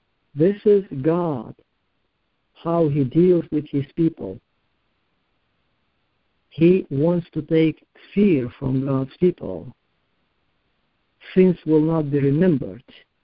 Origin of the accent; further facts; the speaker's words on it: Russia; accent: Russian; English is a second language; If you don't mind with to hear my Russian accent, I'll read it to you.